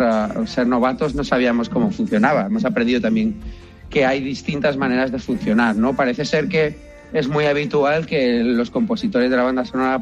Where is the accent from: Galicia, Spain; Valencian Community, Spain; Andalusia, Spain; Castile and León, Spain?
Valencian Community, Spain; Alicante; now in Madrid, Spain; yo soy de Alicante, pero vivo en Madrid desde hace muchos años